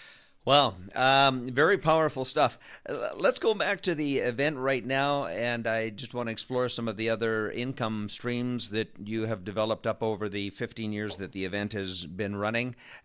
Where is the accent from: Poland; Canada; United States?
Canada; I'm Canadian, so I don't want to offend anybody.